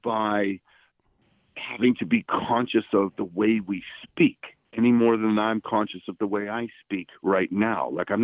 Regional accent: Massachusetts, United States; I grew up in a suburb of Boston.

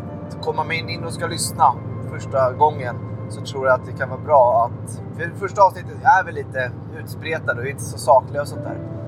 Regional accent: Stockholm, Stockholm County, Sweden; Och jag som ensam stockholmare förstod inte vad han pratade om.

